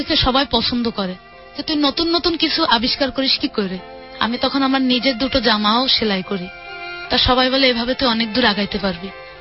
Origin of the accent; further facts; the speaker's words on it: Khulna, Khulna Division, Bangladesh; ছোটবেলায় আমি যেখানে বড় হয়েছি খুলনা, ঠিক সেই জায়গায় নিয়ে যায়।